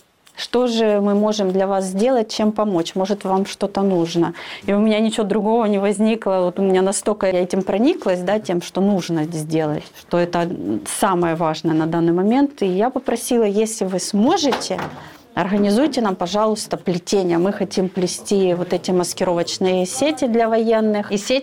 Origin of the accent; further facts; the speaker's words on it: Donetsk, Donetsk Oblast, Ukraine; moved away as an adult; Я сама родом из Донецка